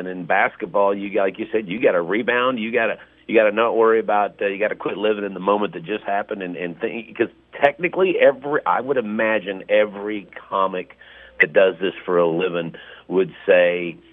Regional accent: Dallas, Texas, United States; Well, I grew up in Dallas, Fort Worth. I've been a Dallas Cowboy fan since I was a kid.

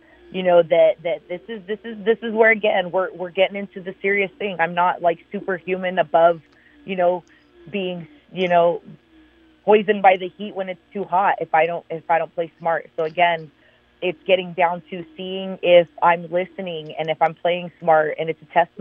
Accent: Arizona, United States; I grew up in Arizona.

